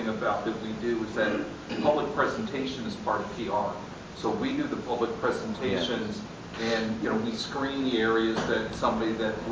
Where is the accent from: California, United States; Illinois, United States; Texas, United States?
California, United States; from Northern California.